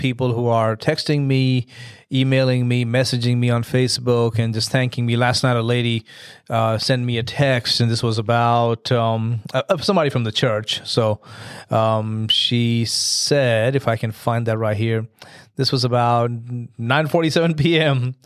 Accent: India; growing up in India

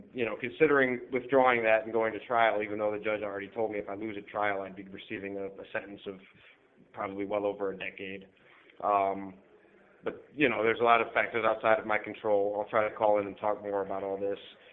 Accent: Cleveland, Ohio, United States; To sum up really quickly … for your listeners. I'm 34 years old. I'm from the Cleveland, Ohio area.

